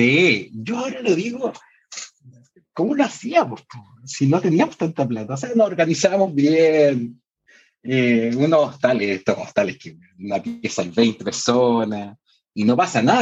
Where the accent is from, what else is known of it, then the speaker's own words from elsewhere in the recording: France; Spanish is a second language; Como muy española, siendo francesa.